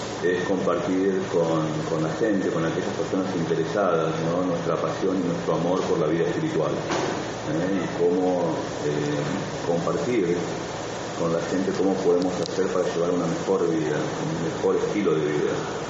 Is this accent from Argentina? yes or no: yes; Argentina; accent: Argentine; also born or lived in India; now in Orange County, United States; mi acento es de Argentina, y para que se resume por primera vez, hace más de 20 años que soy monje. Me formé en la India y hace ya van a ser 10 años que estoy viviendo en los Estados Unidos.